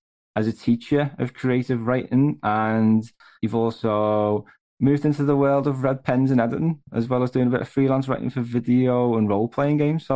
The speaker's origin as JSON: {"language": "English", "town": "Liverpool", "region": "North West England", "country": "United Kingdom", "tie": "born or raised there", "said": "And of course, it's also based in my hometown, Liverpool. And if anyone listening at home doesn't know much about Scousers, we're very proud people."}